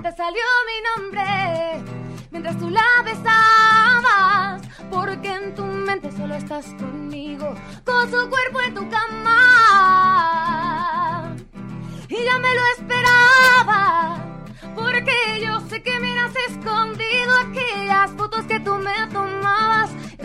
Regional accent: Mexico; Como buena mexicana, sé que la mejor manera de sanar un corazón roto es con un buen mezcal y un buen mariachi.

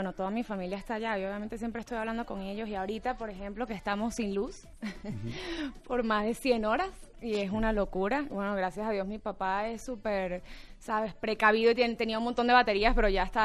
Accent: Venezuela; yo de verdad como venezolana digo, no sé cuánto tiempo más puede aguantar esto

